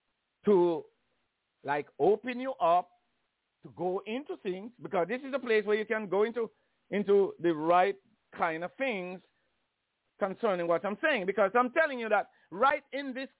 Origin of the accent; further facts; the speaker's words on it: Jamaica; I grew up under slavery in Jamaica. I was not slave, but my parents, I think their grandparents and you know, our grandparents, they experience slavery.